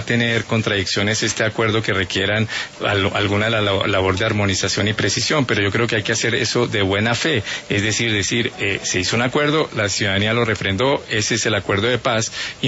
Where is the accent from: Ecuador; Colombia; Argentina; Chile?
Colombia